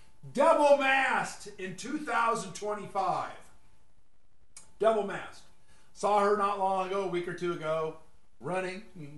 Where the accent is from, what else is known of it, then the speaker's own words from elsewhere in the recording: Arcadia, California, United States; I grew up in Arcadia and Temple City, and I used to spend time in San Gabriel, Alhambra, Rosemead, you know, all around the San Gabriel Valley.